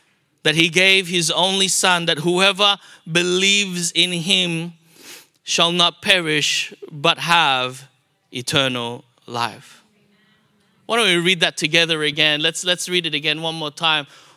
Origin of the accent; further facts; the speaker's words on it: Philippines; And as a Filipino, when it comes to September, that's when Christmas begins.